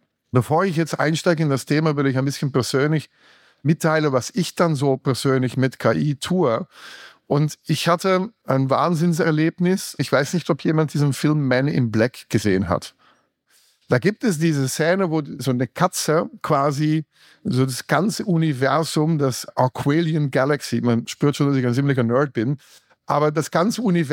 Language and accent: German; Belgium; German is a second language; now in Germany; Und ich bin so erste Generation Migrant in Deutschland. Ich komme ursprünglich aus Belgien.